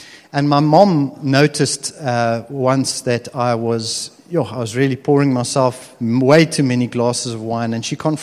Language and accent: English; Stellenbosch, Western Cape, South Africa; Growing up in Stellenbosch, alcohol is part of the kind of the daily routine.